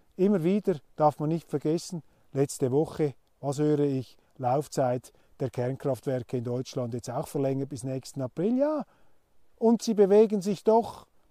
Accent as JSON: {"language": "German", "country": "Switzerland", "said": "Und ich sage das voller Neid als Schweizer."}